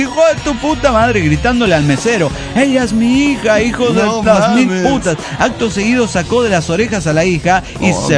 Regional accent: Bolivia; yo vengo de Bolivia, sé soy extranjero, me voy a formar donde corresponde, ¿no?

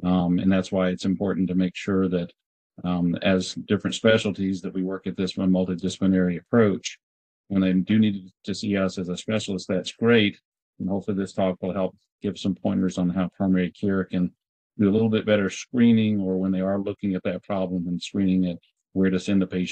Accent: Tennessee, United States; My wife and I moved here in 2004 after completing our training in Connecticut. I was originally from Tennessee. And then I went to Iowa for podiatric medical school and then residency again in Connecticut.

